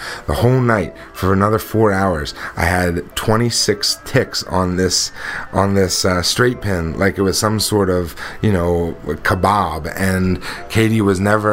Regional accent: New Jersey, United States; I grew up in South Jersey. If you're not familiar with South Jersey, it's all farms down there.

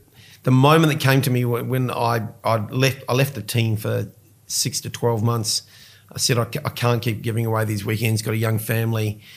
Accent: New Zealand; moved away as an adult; I'm a New Zealander.

